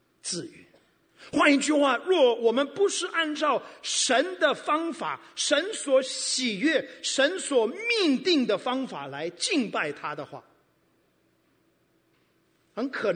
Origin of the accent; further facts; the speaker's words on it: Taiwan; 我是在台湾出生长大的